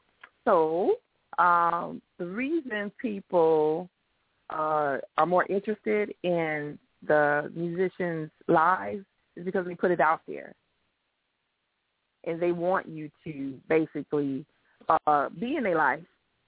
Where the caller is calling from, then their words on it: Detroit, Michigan, United States; Hey, I'm calling from Detroit